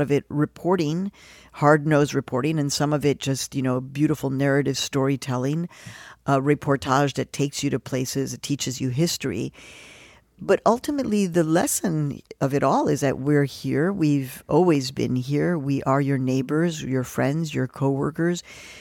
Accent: Chicago, Illinois, United States; also born or lived in Mexico; So like me, I mean, I was born in Mexico, but I was raised in Chicago. I'm a Chicago girl.

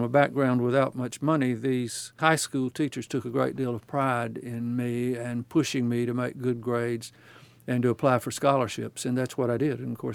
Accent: Birmingham, Alabama, United States; Well, I grew up in Birmingham, Alabama, in a little suburb called Sandusky.

